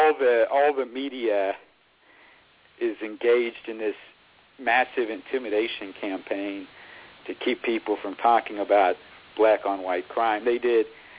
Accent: Ohio, United States; I grew up in Ohio, and Cincinnati was always notorious for white people being attacked by blacks.

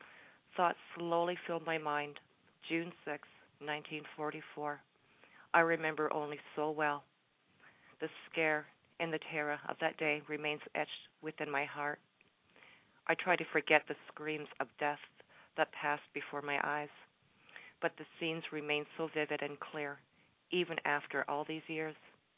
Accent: Canada; On Canada's role during D-Day, because, well, I'm a Canadian.

